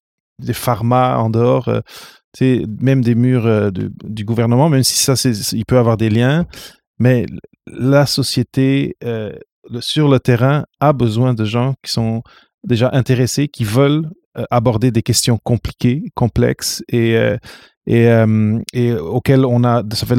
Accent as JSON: {"language": "French", "country": "Portugal", "moved": "as an adult", "lives_now": "Montreal, Canada", "said": "je suis venu du Portugal ici à Montréal, mais en ce cas, c'est différent. Là. Je suis venu pour les études. Mais ma mère vient du Cap-Vert"}